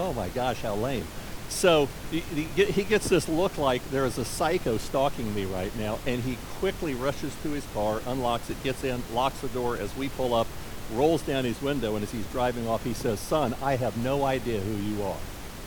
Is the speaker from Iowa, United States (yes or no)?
no; Kansas City, Missouri, United States; also born or lived in Los Angeles, United States; So I grew up in Kansas City, but I lived in Los Angeles for about 10 years from 1980 to 1990.